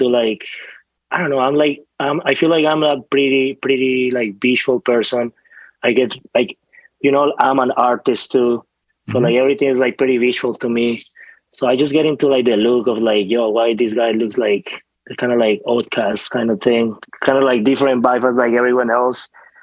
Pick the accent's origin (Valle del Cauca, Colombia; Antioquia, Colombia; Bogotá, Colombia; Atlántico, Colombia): Bogotá, Colombia; And my dad is from Pasto, which is like basically like another small city. And yeah, I was born and raised in Bogota